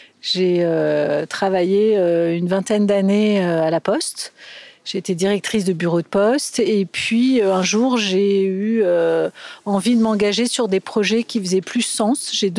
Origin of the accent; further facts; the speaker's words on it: Montreuil, Île-de-France, France; born there; je suis venue imaginer ce projet ici à Montreuil, parce que je suis née à Montreuil.